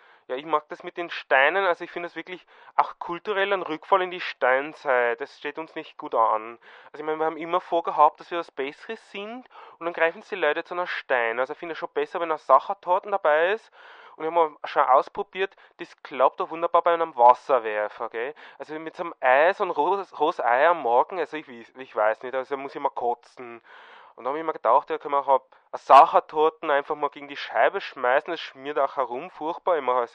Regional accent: Vienna, Austria; Ja, ich bin aus Wien.

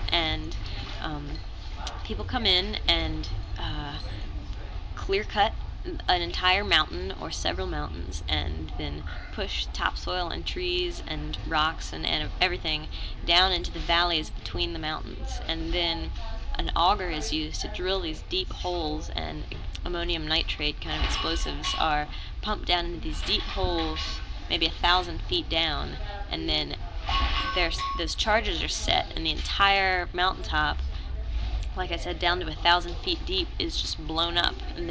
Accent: Blacksburg, Virginia, United States; I'm from Blacksburg, Virginia.

